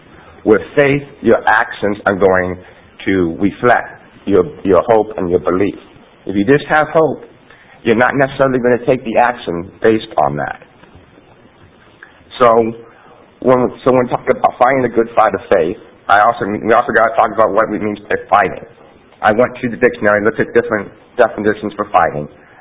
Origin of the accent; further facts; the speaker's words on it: Portland, Oregon, United States; I'm from Portland, Oregon, and I'm a basketball fan.